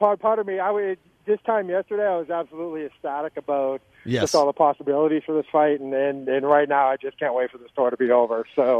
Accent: Ireland; I don't know, maybe because I'm Irish and understand Irish culture a little bit.

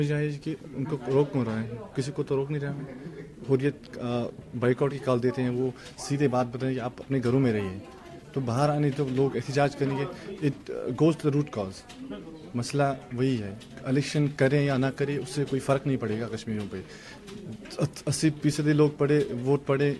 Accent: Banipura, Jammu and Kashmir, India; मैं बाणीपुरा से ताल्लुक़ रखता हूँ

